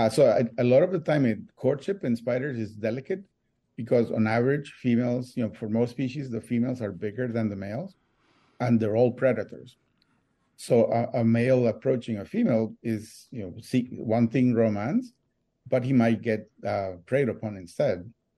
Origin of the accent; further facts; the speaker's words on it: Costa Rica; I'm from Costa Rica initially, and I took a spider course in Costa Rica.